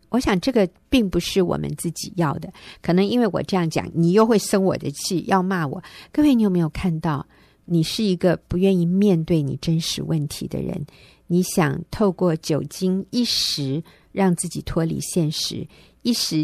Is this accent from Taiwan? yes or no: yes; Taiwan; 如果要发音标准一点我们台湾人就习惯说 feel 大家都懂这个意思。